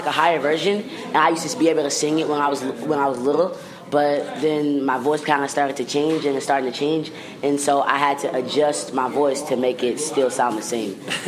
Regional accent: Arkansas, United States; I'm from Arkansas.

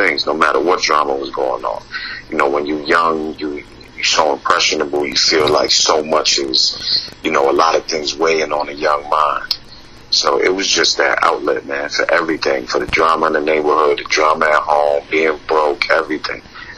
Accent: Bronx, New York, United States; I grew up in the Castle Hill section of the Bronx until I was about 11, 12 years old, and moved to Clark's Neck area when I was around 13, 14.

